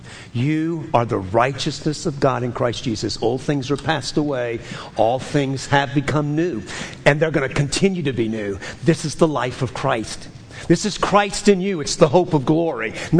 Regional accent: New Orleans, Louisiana, United States; It's a port city. It's much like my hometown, New Orleans. Port city, people from all over the world.

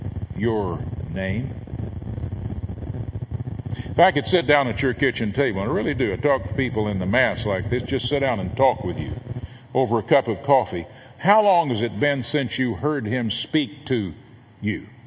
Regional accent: Fort Worth, Texas, United States; Over in Fort Worth, my hometown, Cowtown, Boots and Bach

